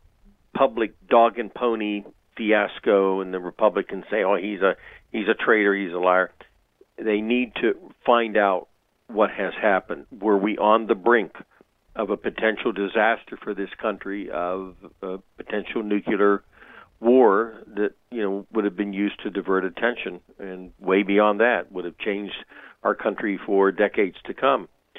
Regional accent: Ohio, United States; I mean, we don't have recall in Ohio. We have elections in my home state.

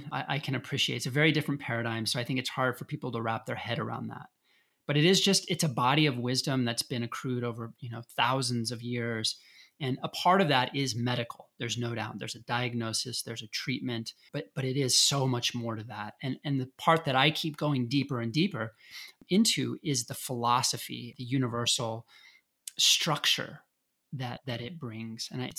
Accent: Colorado, United States; You know, I grew up in Colorado and worked at some of the first health food stores in America and really plugged into botanicals, dietary supplements at a very young age.

